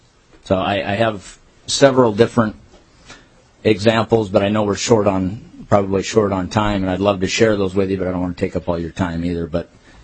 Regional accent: California, United States; now in Minnesota, United States; I'm not a Minnesota native. I grew up in California, so my background is Kaiser Permanente.

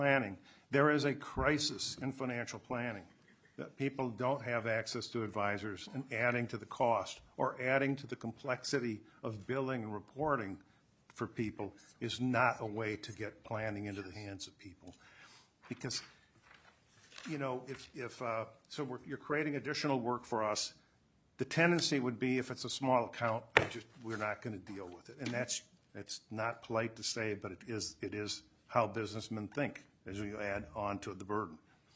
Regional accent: Long Lake, Minnesota, United States; I'm from Long Lake, Minnesota.

